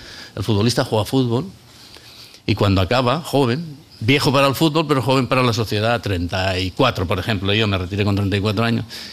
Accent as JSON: {"language": "Spanish", "town": "Benicarló", "region": "Valencian Community", "country": "Spain", "tie": "born or raised there", "said": "cuando era pequeño, cuando tenía 13, 14 años en el pueblo, yo soy de Benicarló"}